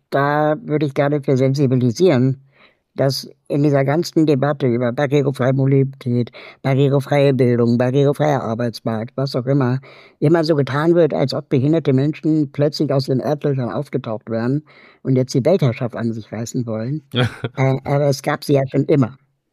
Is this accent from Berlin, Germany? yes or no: yes; Berlin, Germany; ich bin in Berlin aufgewachsen. Das heißt, ich bin Berliner